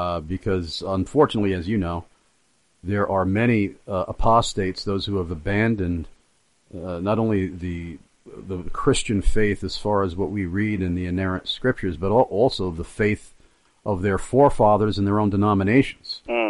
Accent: New York, United States; to my Yankee ears, being a native New Yorker, some of the folks around here do sound like they're Southerners.

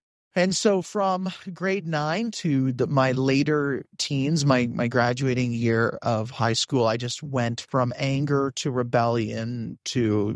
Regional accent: Canada; now in United States; I grew up in the Fellowship of Evangelical Baptist Churches in Canada, which is a broadly, it's a mixture. It would kind of be the equivalent of the SBC here in the U.S.

